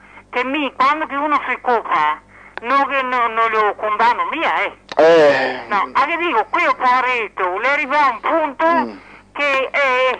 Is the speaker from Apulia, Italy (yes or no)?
no; Venice, Veneto, Italy; perché sono veneziana